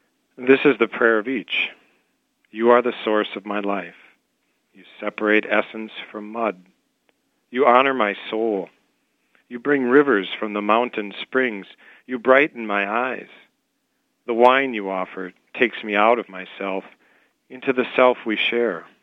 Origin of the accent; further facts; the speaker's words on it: Brown Deer, Wisconsin, United States; I'm from Brown Deer, Wisconsin, just outside of Milwaukee.